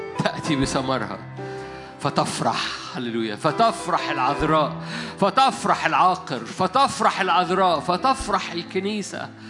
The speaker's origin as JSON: {"language": "Arabic", "country": "Egypt", "said": "في بلدنا العربية، مش في بلدنا مصر، في بلدنا العربية. أنا بقول بالنسبة لي بلدنا هو المنطقة العربية"}